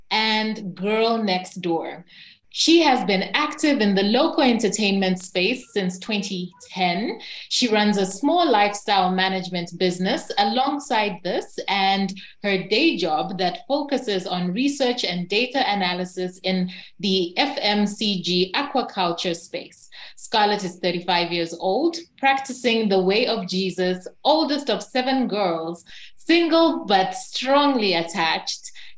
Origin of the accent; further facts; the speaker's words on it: Ndola, Copperbelt, Zambia; Today, I'm actually recording from Ndola, and Ndola is my hometown, so I'm very excited to be here.